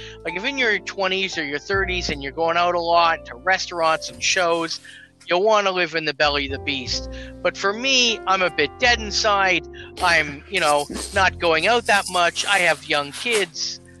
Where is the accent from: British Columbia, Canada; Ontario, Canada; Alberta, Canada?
Ontario, Canada; Brantford; I grew up in Brantford, Ontario, which is about, you know, for people who don't know, about 45 minutes west of Hamilton. And, you know, it's small town, very much a … kind of town.